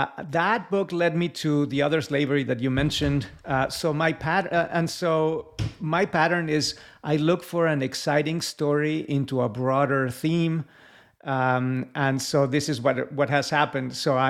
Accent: Mexico City, Mexico; English is a second language; I grew up in Mexico City, as you may know, Mexico is a very historically conscious kind of a country, or you could almost say historically obsessed. So I grew up socialized in that world

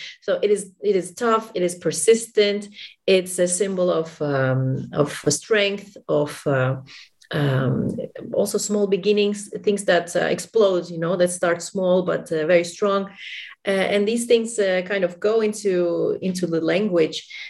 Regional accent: Istanbul, Turkey; English is a second language; because I'm from Istanbul, Turkey, so I've even extended his collection just a slightly bit.

